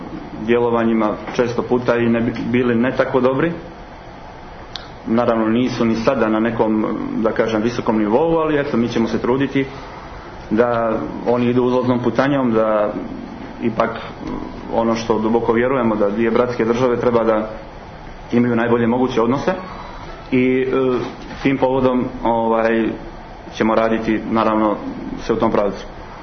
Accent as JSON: {"language": "Serbian", "country": "Montenegro", "said": "Naravno, kod nas u Crnoj Gori nikada nije falilo samopouzdanja, ali nažalost često jeste znanja i nekih drugih stvari"}